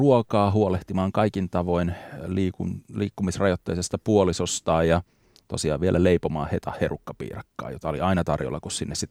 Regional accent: Nastola, Päijät-Häme, Finland; Mä oon lapsuuteni elänyt Hämeessä, Nastolassa, Lahden kupeessa ja mulla oli mummola Savossa, Iisalmessa.

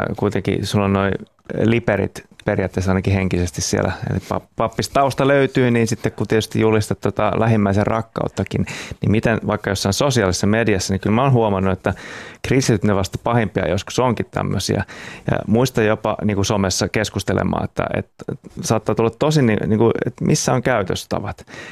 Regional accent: South Ostrobothnia, Finland; niin mä olen Etelä-Pohjanmaalta kotoisin.

